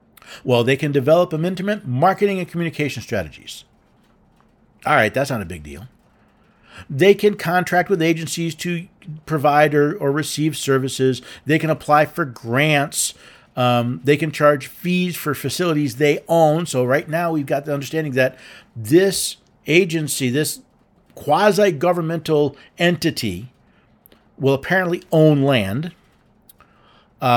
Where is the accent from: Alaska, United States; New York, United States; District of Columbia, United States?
New York, United States; New York City; I grew up in New York City, and you have the Port Authority, right?